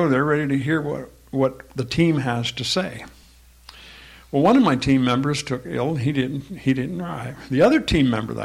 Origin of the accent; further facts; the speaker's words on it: New York, United States; born there; Well, I was born in New York